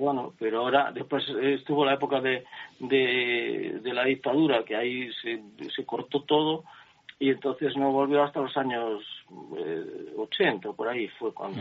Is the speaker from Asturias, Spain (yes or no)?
yes; Asturias, Spain; yo soy del occidente de Asturias, donde la Santa Compaña está muy presente